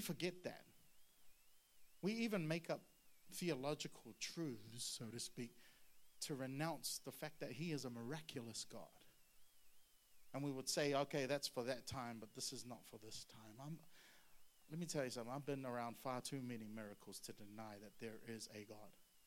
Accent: Singapore; now in Queensland, Australia; I came from Singapore. Me and my brother Adam and Joanna, we lived in Singapore.

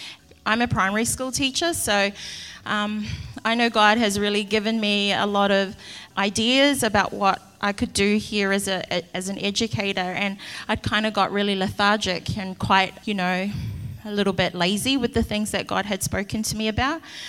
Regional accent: Chermside, Queensland, Australia; she heard us saying that we're from Brisbane and we're from Chermside

